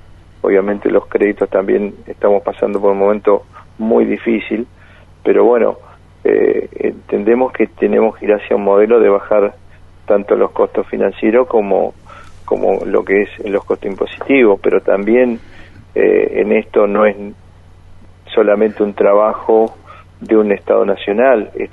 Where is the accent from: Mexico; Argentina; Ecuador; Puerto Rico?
Argentina